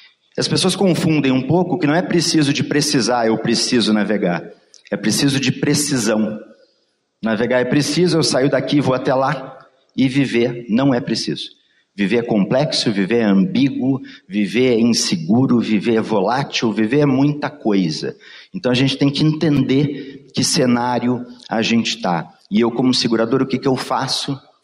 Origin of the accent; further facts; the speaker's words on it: Porto Alegre, Rio Grande do Sul, Brazil; Eu sou de Porto Alegre, mas o meu pai era do interior de Santa Maria e minha mãe de General Câmara.